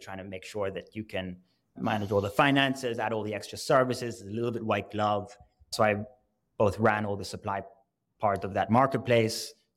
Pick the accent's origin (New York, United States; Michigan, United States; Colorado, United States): New York, United States; which is really, as a New Yorker, really is the boonies for us.